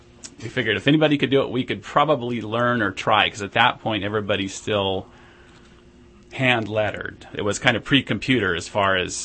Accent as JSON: {"language": "English", "region": "California", "country": "United States", "tie": "born or raised there", "also_born_or_lived": "Redding", "said": "I was born in Southern California and lived in a couple different places in Central and Southern California, and my mom decided she wanted to come back home and got a job offer in about 75."}